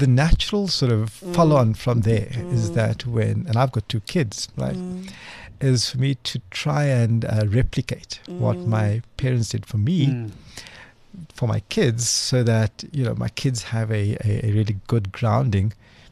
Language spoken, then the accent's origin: English; Cape Town, Western Cape, South Africa; I grew up in Cape Town, in Athlone, heart of Cape Town.